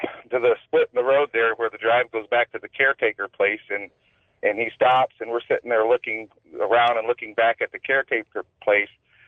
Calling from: Lansing, Michigan, United States; calling from Lansing, Michigan.

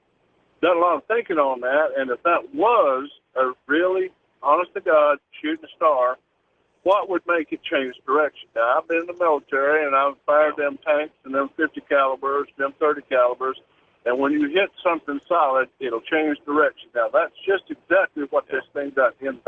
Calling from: Atlanta, Georgia, United States; also born or lived in Oklahoma; I'm from Atlanta.

